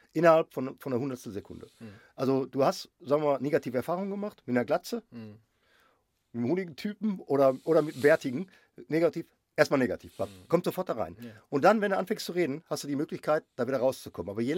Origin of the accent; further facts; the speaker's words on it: Gelsenkirchen, North Rhine-Westphalia, Germany; born there; Ich bin gebürtig aus, ich bin in Großgelsenkirchen hier.